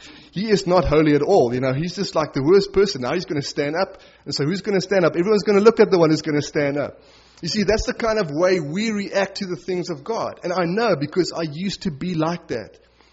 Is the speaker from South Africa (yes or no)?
yes; South Africa; because of who we are as South African people, we like give a response like that, and everyone's like, okay, someone else go, but not me.